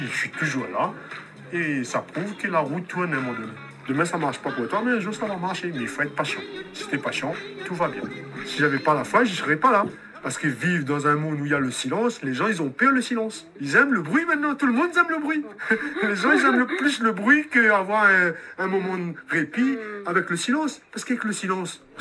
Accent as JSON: {"language": "French", "town": "Saint-Denis", "country": "Réunion", "tie": "born there", "said": "Je suis né à Saint-Denis de la Réunion."}